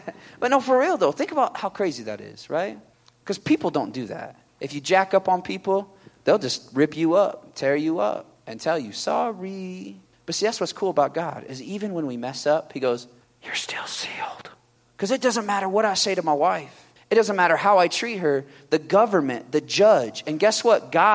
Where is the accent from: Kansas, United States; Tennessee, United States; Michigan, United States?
Kansas, United States; now in Oklahoma, United States; I'm from Kansas, all right? Well, originally, now I live in Oklahoma.